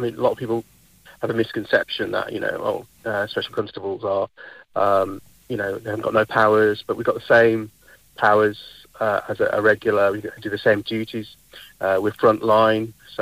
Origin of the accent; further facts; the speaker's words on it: West Midlands, United Kingdom; So, my background, born and raised in Black Country, father of two